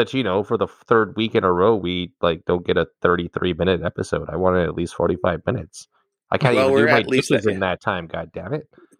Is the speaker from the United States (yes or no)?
no; Canada; I'm Canadian